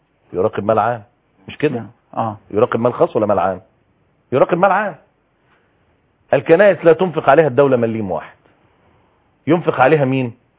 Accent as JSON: {"language": "Arabic", "country": "Egypt", "said": "انا مصري."}